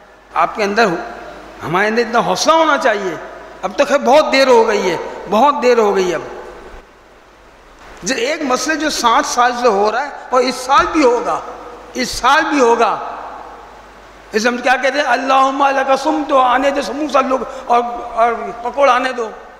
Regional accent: Karachi, Sindh, Pakistan; ہماری شہر کراچی کی بات کر رہا ہوں

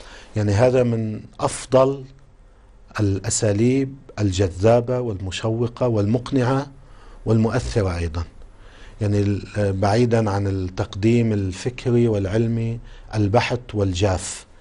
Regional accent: Lebanon; وعندنا في لبنان طبعا يعني انتهت الطبعة الأولى بشكل سريع جدا

